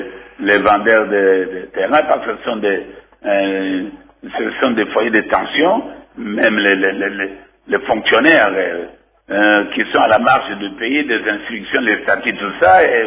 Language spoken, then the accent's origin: French; Kasaï-Occidental, DR Congo; Donc, moi, par exemple, je suis du Kassai occidental.